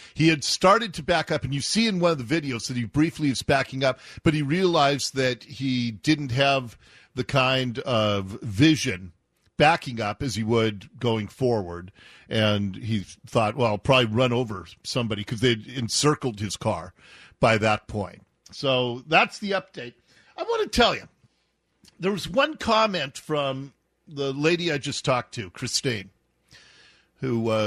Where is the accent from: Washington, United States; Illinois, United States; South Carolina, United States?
Washington, United States; Seattle; born there; I was born in Seattle, raised my family in the city and just outside of the city, but have stayed in the region